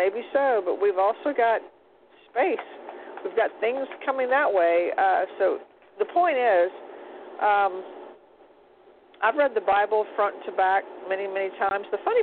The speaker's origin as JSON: {"language": "English", "region": "Louisiana", "country": "United States", "said": "I'm from Louisiana. We always had candles."}